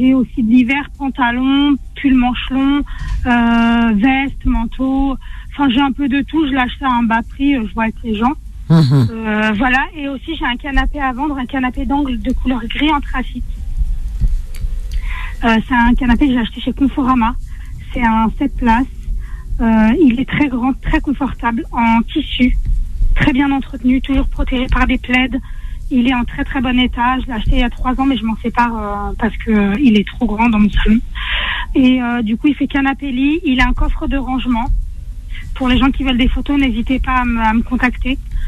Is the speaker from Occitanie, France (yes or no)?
no; Paris, Île-de-France, France; de Paris, j'habite à côté d'Argenteuil.